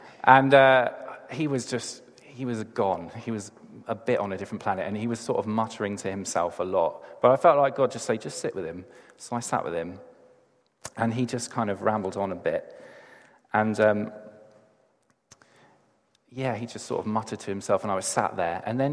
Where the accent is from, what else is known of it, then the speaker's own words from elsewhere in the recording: England, United Kingdom; I tend to find that as an English person, I will do everything in my power to avoid any sense of awkwardness with anyone.